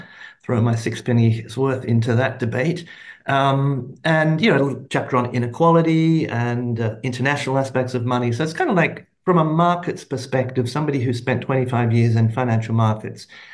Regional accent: Australia; moved away as an adult; also born or lived in Japan; now in United States; So I had a hail originally from Australia. I'm Australian-American now.

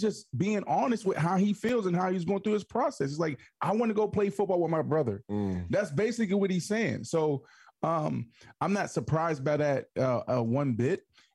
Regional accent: Pittsburgh, Pennsylvania, United States; my team too, because I'm from Pittsburgh.

